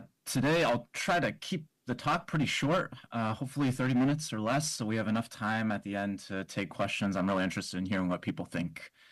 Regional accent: Iowa City, Iowa, United States; I grew up in Iowa City, went to school at University of Iowa, and so it's always great to be back

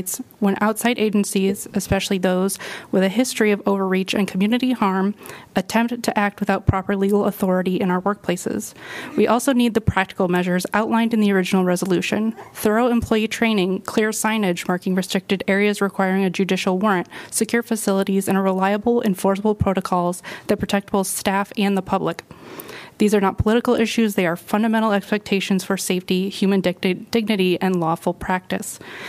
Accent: Iowa City, Iowa, United States; I'm from Iowa City.

